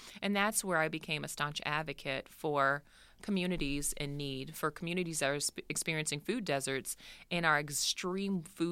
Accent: Houston, Texas, United States; also born or lived in New Orleans; now in Oshkosh, United States; So I'm originally a transplant to Wisconsin. I'm from Houston, Texas, by way of New Orleans. And as a result of Hurricane Katrina that hit in 2005, I was displaced to Oshkosh, Wisconsin, out of all places.

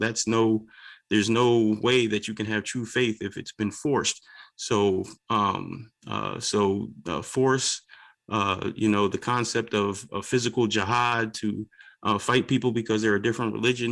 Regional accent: New Jersey, United States; now in Zion, United States; I moved from New Jersey in 2001, and I was raised in the chapters there in New Jersey.

